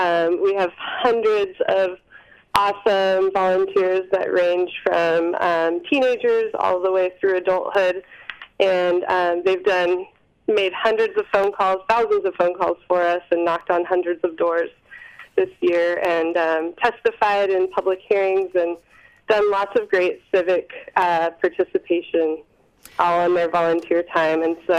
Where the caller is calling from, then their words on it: Anchorage, Alaska, United States; I'm here in Anchorage